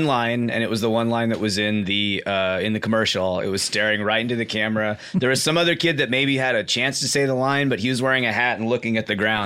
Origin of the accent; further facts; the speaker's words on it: Los Angeles, California, United States; Los Angeles.